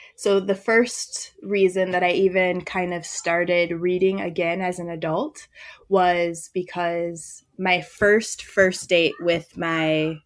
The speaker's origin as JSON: {"language": "English", "region": "Wisconsin", "country": "United States", "said": "and that she went to Wisconsin, the University of Wisconsin, and I'm from Wisconsin."}